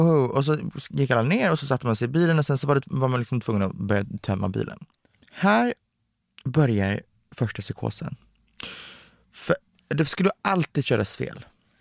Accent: Romania; first language Hungarian; now in Sweden; Vi pratar ungerska, så vi är ungersktalande från Rumänien, för er som inte har hängt med.

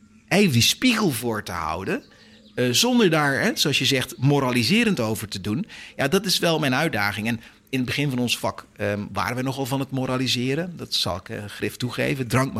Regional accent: Netherlands; Weet je, ik bedoel, wij zijn Nederlanders.

